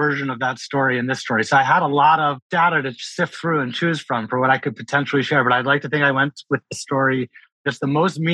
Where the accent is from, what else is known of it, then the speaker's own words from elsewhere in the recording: New York City, New York, United States; now in Katonah, United States; I'm from New York City.